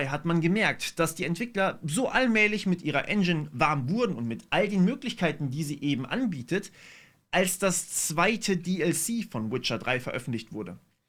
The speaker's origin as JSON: {"language": "German", "town": "Freiburg", "region": "Baden-Württemberg", "country": "Germany", "tie": "born or raised there", "said": "Ich habe vor kurzem einen Talk von einem sehr kleinen Studio aus Freiburg gehört, der Stadt, wo ich aufgewachsen bin."}